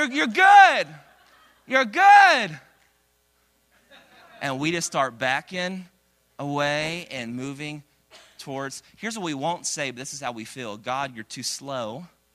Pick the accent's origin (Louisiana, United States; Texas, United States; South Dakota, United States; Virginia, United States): Texas, United States; Dallas; I'm from Dallas, and when we got married, she came to Dallas to be with me there.